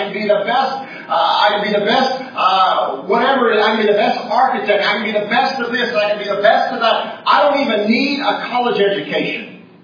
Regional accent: United States; I can do it, and I don't need you. I don't need anybody. I got myself. I'm an American.

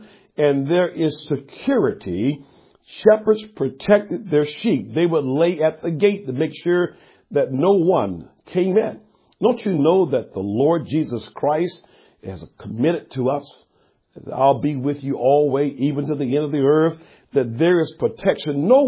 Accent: Live Oak, Florida, United States; I grew up on Martin Street. That was my street, Martin Street in Live Oak, Florida.

